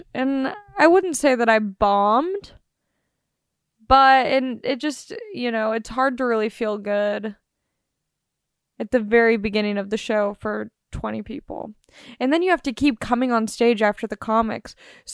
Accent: Long Beach, California, United States; I'm from Long Beach, which is essentially the same amount of miles like to get to either place.

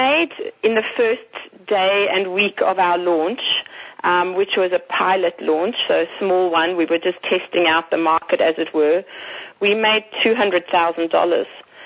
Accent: South Africa; born there; moved away; I was born in South Africa

